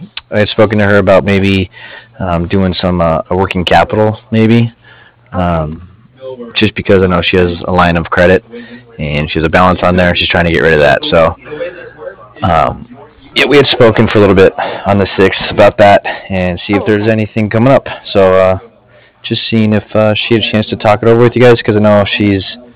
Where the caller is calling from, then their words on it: Cardiff, Wales, United Kingdom; And I'm actually calling from Cardiff.